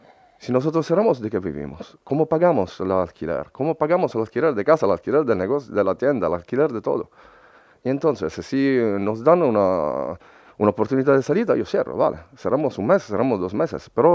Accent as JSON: {"language": "Spanish", "country": "Italy", "second_language": "Spanish", "said": "Yo creo que en Italia, por ejemplo, ¿sabes?, soy italiano"}